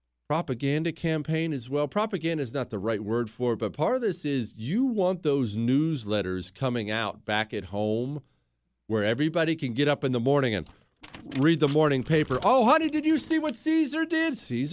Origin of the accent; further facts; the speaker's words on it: United States; Maybe it's because I'm an American.